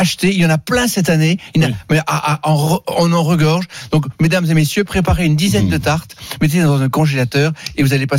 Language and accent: French; Metz, Grand Est, France; je suis de Metz, je suis né là-bas